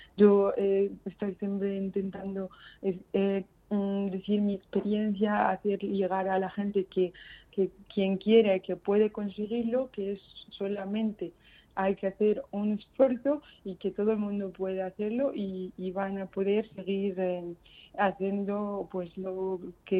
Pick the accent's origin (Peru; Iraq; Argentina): Iraq; Spanish is a second language; moved away as an adult; now in Spain; Sí, yo estaba estudiando en mi país farmacia, en Irak. Estaba en el segundo curso, pero por la situación he tenido que dejarlo y al llegar a España